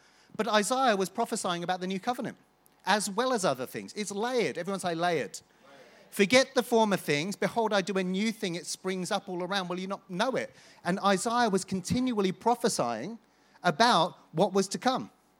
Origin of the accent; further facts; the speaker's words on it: Ballymoney, Northern Ireland, United Kingdom; born there; So I was born in Cowtown, but don't tell anyone that.